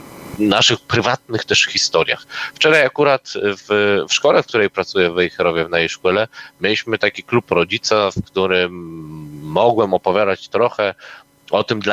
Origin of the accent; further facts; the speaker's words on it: Pomeranian Voivodeship, Poland; I tak my, Kaszubi, tak każdy młody Kaszuba, który poczuje więź z Kaszubami, będzie szukał właśnie takich powodów do tego, żeby pokazywać swoją dumę.